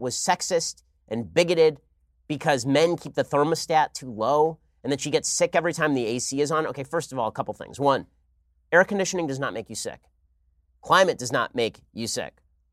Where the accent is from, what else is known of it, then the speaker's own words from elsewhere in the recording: Ireland; I'm a lapsed Catholic and I'm Irish